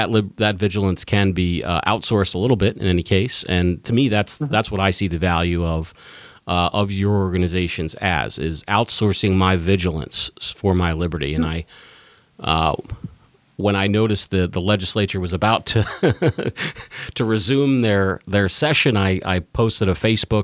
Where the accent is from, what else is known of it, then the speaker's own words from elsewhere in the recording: Virginia, United States; in my home state of Virginia.